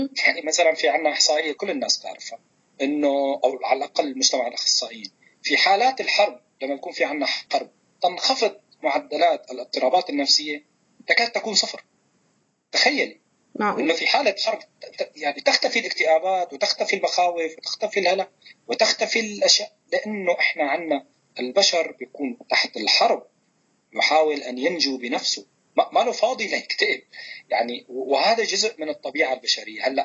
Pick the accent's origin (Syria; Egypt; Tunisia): Syria; له علاقة فقط لأنه إحنا سوريين أو لأنه لاجئين